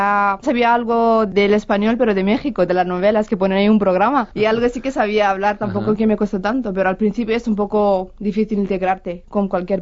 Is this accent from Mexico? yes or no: no; Romania; porque soy gitana, pero yo nunca he escondido mi condición de rumana y gitana.